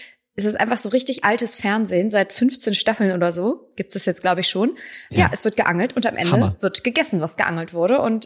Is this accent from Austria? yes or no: no; North Rhine-Westphalia, Germany; ich komme ja aus dem Rheinland und da wird ganz viel Forelle Müllerin Art gegessen.